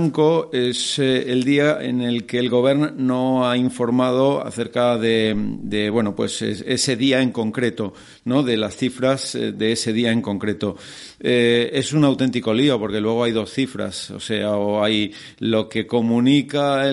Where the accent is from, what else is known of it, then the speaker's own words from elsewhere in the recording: Balearic Islands, Spain; Nos reímos nosotros de nosotros mismos, yo me considero mallorquín también, ¿no?